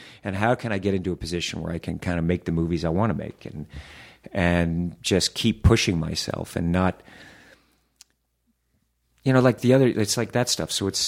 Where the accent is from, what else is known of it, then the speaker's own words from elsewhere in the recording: the South, United States; you know, Mr. Hoffman, I was raised in the South.